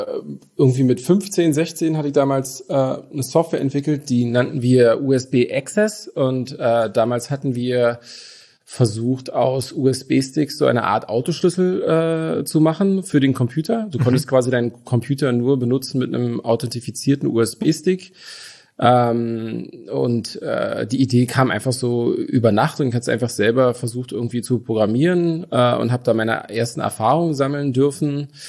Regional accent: Brandenburg an der Havel, Brandenburg, Germany; born there; Aber tatsächlich bin ich nicht Ur-Berliner, sondern geboren in Brandenburg an der Havel.

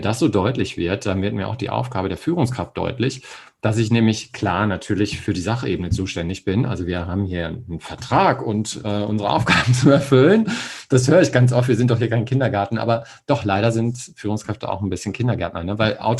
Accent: Hamburg, Germany; ich komme ja aus Hamburg

